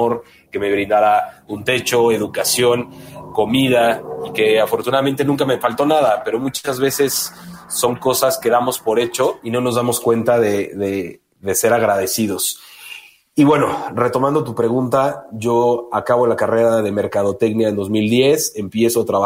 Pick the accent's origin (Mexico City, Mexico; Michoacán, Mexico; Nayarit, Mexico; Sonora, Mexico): Mexico City, Mexico; yo estudié mercadotecnia, yo soy de la Ciudad de México